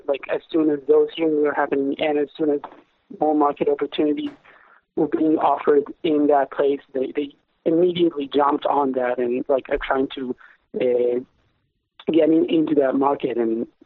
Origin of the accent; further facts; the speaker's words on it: Israel; I'm from Israel.